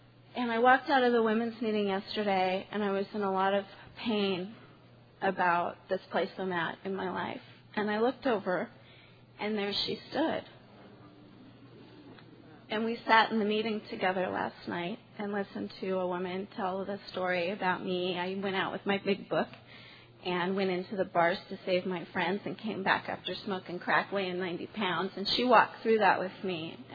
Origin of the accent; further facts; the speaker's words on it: Portland, Oregon, United States; I'm an alcoholic from Portland, Oregon.